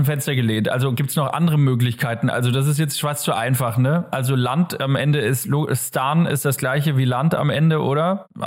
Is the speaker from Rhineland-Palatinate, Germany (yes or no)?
no; Bavaria, Germany; Wir sind ja aus Franken beide.